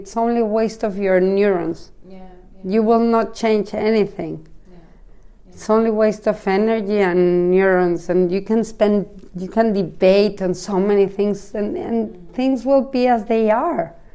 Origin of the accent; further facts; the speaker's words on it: Mexico City, Mexico; now in Palma, Spain; I mean, I come from Mexico City.